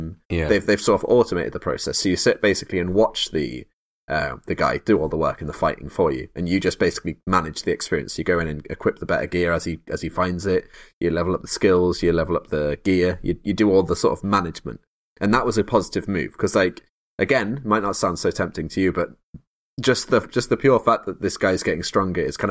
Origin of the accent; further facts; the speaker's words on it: England, United Kingdom; We're English, aren't we? So we should, for our American audience, we should clarify.